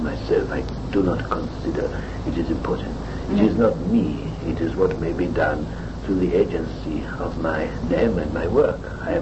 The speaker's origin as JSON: {"language": "English", "town": "Castellaneta", "region": "Apulia", "country": "Italy", "said": "I come from Castellaneta, which means nothing to the majority of people."}